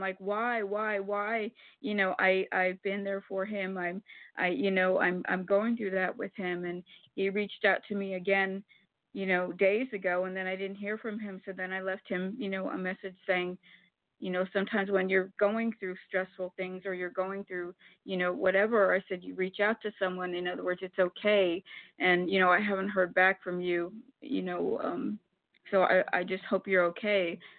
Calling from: Florida, United States; I am in Florida.

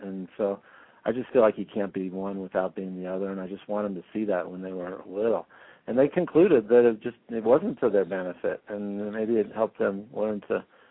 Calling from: Crested Butte, Colorado, United States; I'm in Crested Butte, John, and thanks so much for having me on your show. Crested Butte, Colorado, that is.

